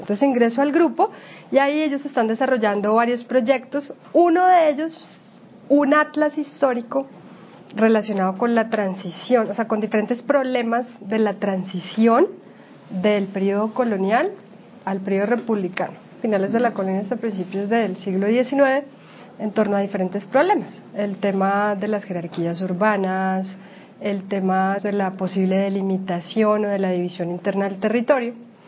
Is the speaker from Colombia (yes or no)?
yes; Colombia; como colombianos